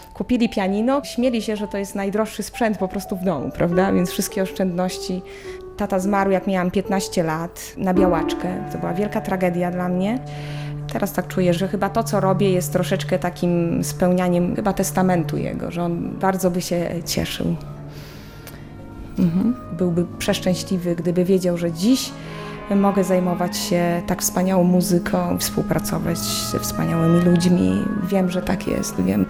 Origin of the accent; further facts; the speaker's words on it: Bielsk Podlaski, Podlaskie Voivodeship, Poland; Pochodzę z Podlasia, z Bielska Podlaskiego. To jest miasto powiatowe.